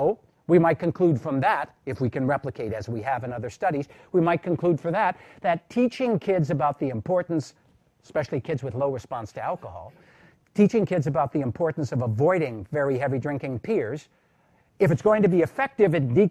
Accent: Milwaukee, Wisconsin, United States; moved away as an adult; now in San Diego, United States; I grew up in Milwaukee. How many of you have been in Milwaukee? Well, I'm really happy to be here in San Diego.

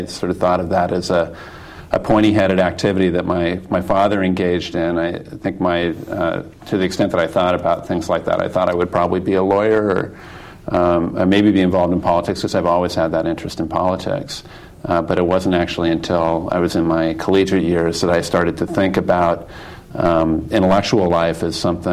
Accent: Eugene, Oregon, United States; I was raised in Eugene, Oregon, so just up the coast a little bit.

